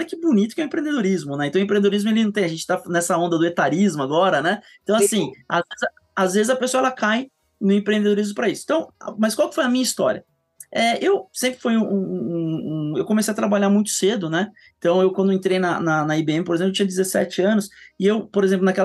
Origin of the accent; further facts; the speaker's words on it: São Paulo, Brazil; moved away as an adult; now in Curitiba, Brazil; Eu sou de São Paulo, mas aí faz 16 anos que eu moro em Curitiba. Eu vim por causa da Microsoft e da minha esposa, que é curitibana